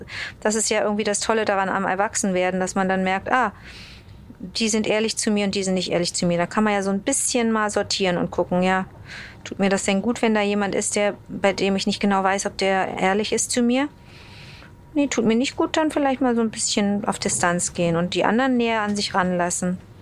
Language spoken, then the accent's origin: German; Germany; also born or lived in Montreal, Canada; Aber ich bin schon, als ich 5 war, wieder zurück mit der Familie nach Deutschland. Aber trotzdem habe ich das Englische und das Französische gerade so mitgekriegt, weißt du? Das war dann, ich bin dreisprachig aufgewachsen.